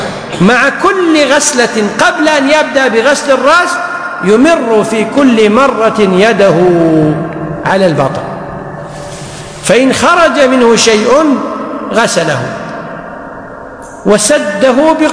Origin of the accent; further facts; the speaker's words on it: Kuwait; واليوم في المستشفيات عندنا في الكويت ولله الحمد الأطباء يقومون بهذه المهمة